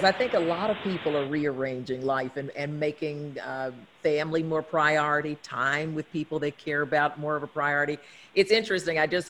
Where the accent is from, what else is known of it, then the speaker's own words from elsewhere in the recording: North Carolina, United States; I grew up in North Carolina.